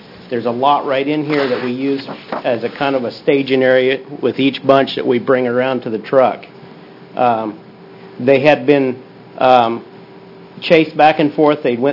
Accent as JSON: {"language": "English", "region": "Oregon", "country": "United States", "said": "I'm from Baker County, and you can pass that around."}